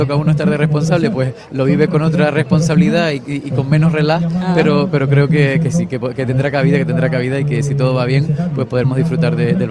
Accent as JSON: {"language": "Spanish", "region": "Canary Islands", "country": "Spain", "said": "Así que creo que esto es lo que somos los majoreros y los canarios"}